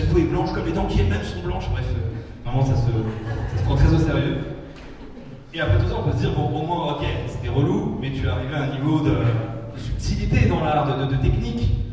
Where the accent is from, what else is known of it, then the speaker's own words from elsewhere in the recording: Sarcelles, Île-de-France, France; là où j'ai grandi à Sarcelles, que certaines personnes connaissent, c'est une banlieue du 95, qui est vraiment connue pour des choses pas très, voilà, pas très bien